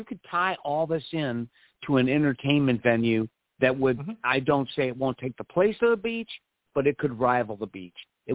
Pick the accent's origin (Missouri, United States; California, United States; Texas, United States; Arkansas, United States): Missouri, United States; I come from Missouri, which you know, and there is a town called St. Charles, Missouri, Hannibal